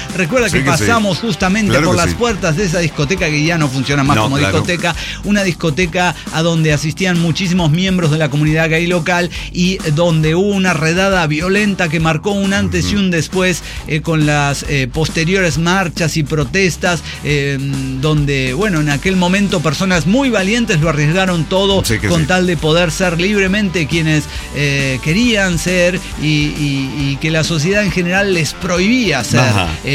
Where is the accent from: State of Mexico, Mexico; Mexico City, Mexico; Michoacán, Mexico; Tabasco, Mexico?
Mexico City, Mexico; Pero yo nací en Ciudad de México, toda mi vida es preciosa.